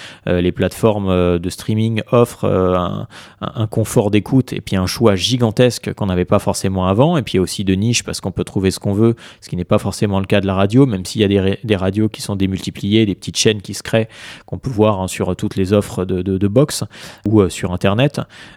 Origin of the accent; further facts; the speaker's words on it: France; qui fait aussi corps avec ce que nous sommes en tant que Français, notre culture